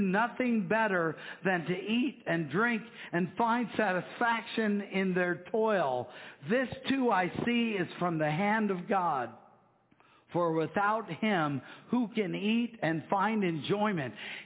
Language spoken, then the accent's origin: English; Afton, Iowa, United States; I remember when I was growing up in Afton, Iowa, we were digging around in a little woods behind our house